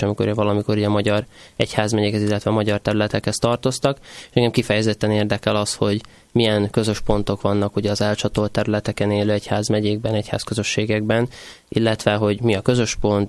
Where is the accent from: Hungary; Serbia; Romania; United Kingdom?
Serbia; Vojvodina; Ugye jó magam Délvidékről származok